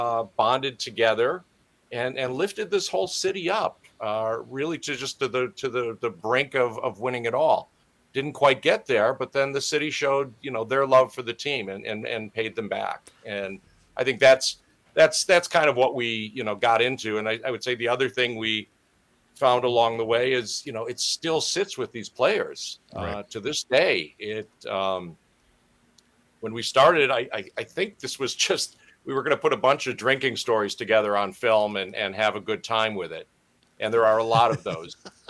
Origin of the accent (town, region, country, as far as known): Wisconsin, United States; born or raised there